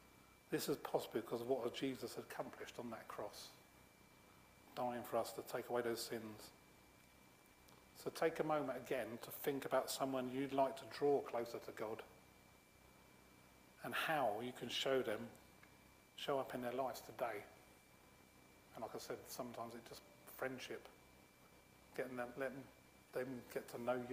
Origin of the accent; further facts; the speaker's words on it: Australia; when I was younger, I came from Australia as the first slider.